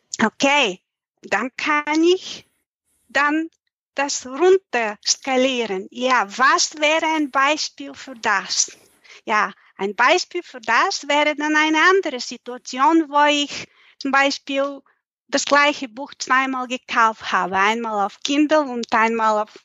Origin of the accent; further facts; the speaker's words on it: Bulgaria; weil ich arbeite in englischer, deutscher, russischer Sprache. Ich bin Bulgarin.